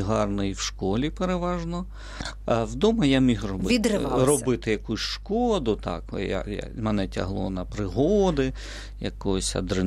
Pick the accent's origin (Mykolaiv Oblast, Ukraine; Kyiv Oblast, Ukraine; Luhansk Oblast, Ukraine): Kyiv Oblast, Ukraine; Haivoron; Родом я з Київської області. Коли я народився, то ми жили у селі Гайворон. Це Володарський район, неподалік Білої церкви.